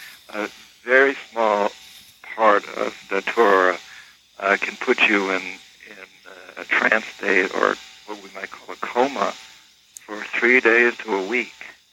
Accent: New England, United States; I grew up in New England. In the 60s, I'd never smoked a joint of marijuana.

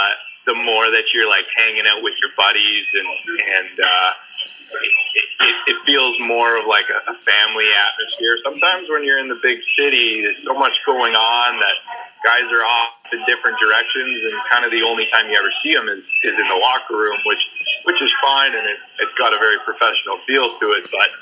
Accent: Lacombe, Alberta, Canada; I grew up in the Lacombe minor hockey system, big rivalries with other small town Alberta teams, and eventually had to make the jump to Red Deer, which is a bigger city

